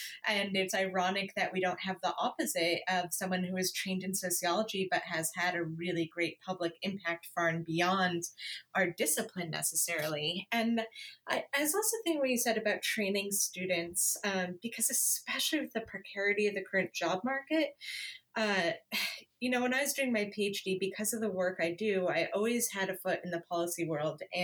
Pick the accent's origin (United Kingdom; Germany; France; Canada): Canada; now in Los Angeles, United States; I'm Canadian, even though I live